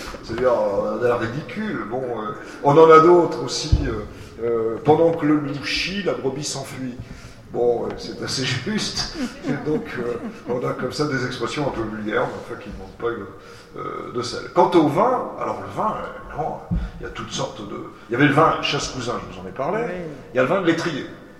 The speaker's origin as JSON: {"language": "French", "town": "Vichy", "region": "Auvergne-Rhône-Alpes", "country": "France", "tie": "born or raised there", "said": "Mon enfance s'est très mal passée, puisque j'ai passé mon enfance à Vichy."}